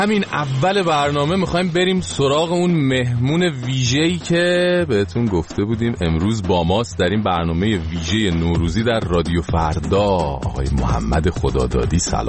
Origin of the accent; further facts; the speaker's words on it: Bushehr, Iran; خودم بوشهری هستم.